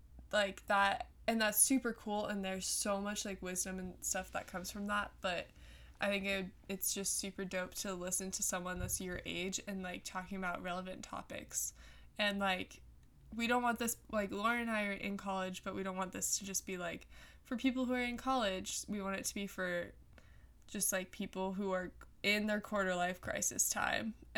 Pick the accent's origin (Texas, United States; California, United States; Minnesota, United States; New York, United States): California, United States; But yeah, so I'm from California, and from Northern California.